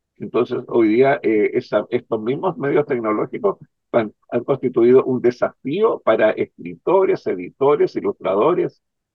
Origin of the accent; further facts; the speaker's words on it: Valparaíso, Chile; now in Santiago, Chile; recién llegado a Santiago, porque no te olvides que yo soy de Valparaíso. Así que cuando yo llegué en el año 79